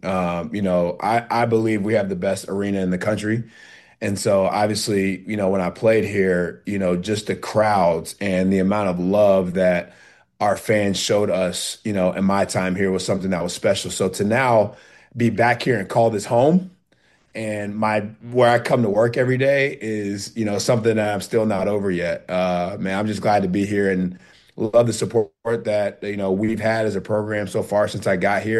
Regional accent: Alabama, United States; So, when I came here out of high school, I'm from Alabama.

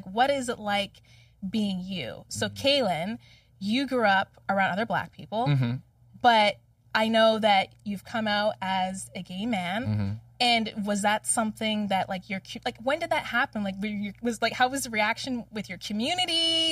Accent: Vancouver, British Columbia, Canada; So growing up in Vancouver, Canada, mm-hmm. I was often, like, the only black girl at school.

